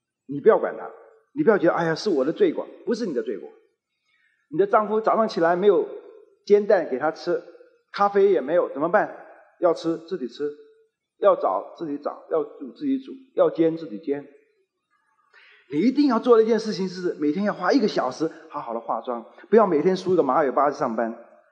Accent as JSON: {"language": "Chinese", "region": "Fujian", "country": "China", "said": "我们闽南人都这样讲"}